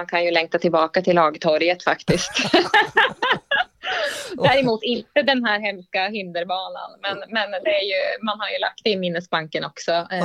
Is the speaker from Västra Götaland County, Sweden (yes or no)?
no; Västervik, Kalmar County, Sweden; Nej, jag är född och uppvuxen i Västervik och har spenderat större delen av mitt liv där.